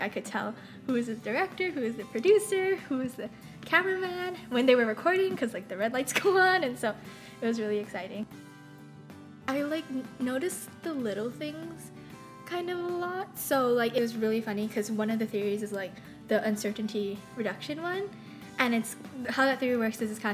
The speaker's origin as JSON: {"language": "English", "town": "Kona", "region": "Hawaii", "country": "United States", "said": "I'm from the Big Island of Hawaii on the Kona, or the west side of the island."}